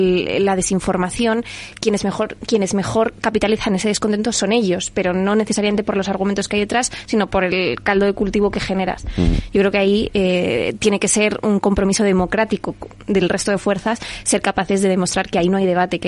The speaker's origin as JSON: {"language": "Spanish", "region": "Castile and León", "country": "Spain", "said": "porque es la tierra olvidada, mi tierra, Castilla y León"}